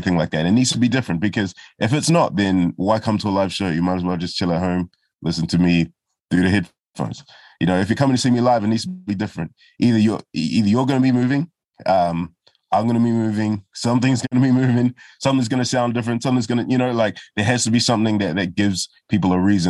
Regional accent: Auckland, New Zealand; also born or lived in United Kingdom; my family were among the first of the Nigerian immigrants to Aotearoa. And in Manurewa, where I grew up, like there wasn't anyone else.

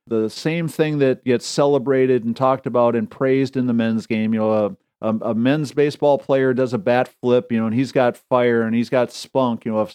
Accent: Wisconsin, United States; You know, growing up in Wisconsin, Wisconsin's volleyball team has been really good.

